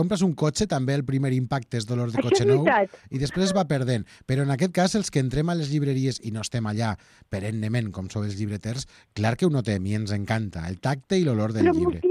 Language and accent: Catalan; Castelló de la Plana, Valencian Community, Spain; now in Barcelona, Spain; jo sóc de fora, jo sóc de Castelló